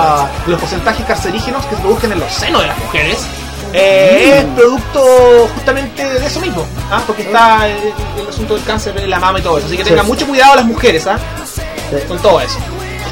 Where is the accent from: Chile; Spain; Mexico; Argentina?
Chile; uno se da cuenta de cómo somos los chilenos